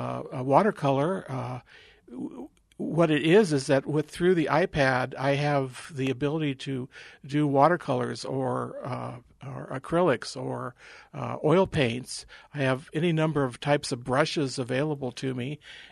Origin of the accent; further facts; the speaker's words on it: Juneau, Alaska, United States; born there; I was born in Juno, and before Alaska was a state.